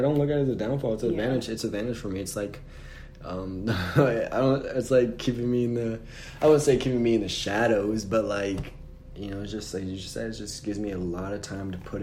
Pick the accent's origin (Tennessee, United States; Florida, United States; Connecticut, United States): Florida, United States; Orange Park; I was raised in Orange Park, Florida. You know, I usually just say Jacksonville, Florida for people